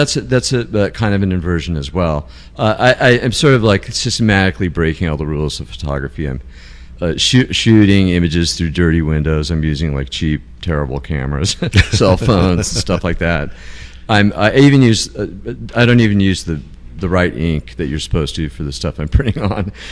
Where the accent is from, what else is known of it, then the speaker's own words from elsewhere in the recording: Tarzana, California, United States; Well, when I grew up in Los Angeles, I'm from the San Fernando Valley. I was born in Encino and raised in Tarzana.